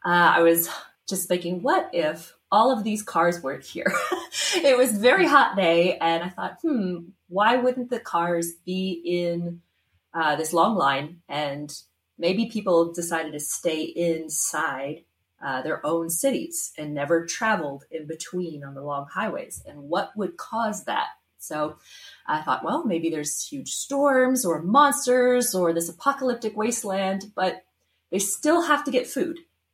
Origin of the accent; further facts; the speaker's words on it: Florida, United States; also born or lived in Ohio; because I was born in Ohio, then I grew up in Florida, and then my husband says I couldn't get to Texas fast enough